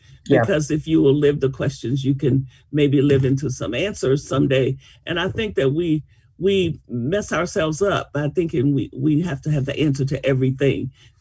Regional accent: El Dorado, Arkansas, United States; moved away as an adult; also born or lived in California; now in Georgia, United States; I grew up in, I was born in El Dorado, Arkansas, and lived in Arkansas until I was 18 and then moved to California.

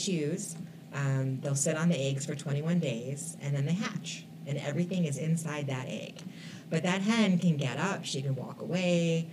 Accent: Tucson, Arizona, United States; Well, my family had chickens when I was growing up, when I was really, really young. I was born in Tucson.

